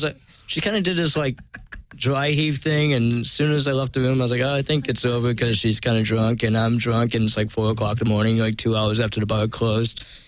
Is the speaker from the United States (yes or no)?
yes; Pittsfield, Massachusetts, United States; now in Los Angeles, United States; I'm from Western Mass